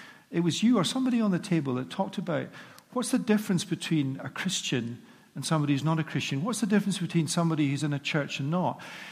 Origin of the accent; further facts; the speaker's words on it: United Kingdom; Now, we don't like to say that out loud if we're British